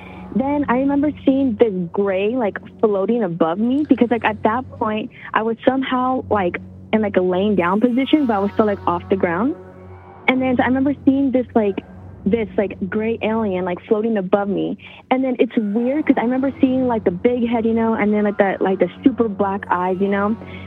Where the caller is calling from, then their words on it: Yakima, Washington, United States; No, it's all right. Yakima's not that important.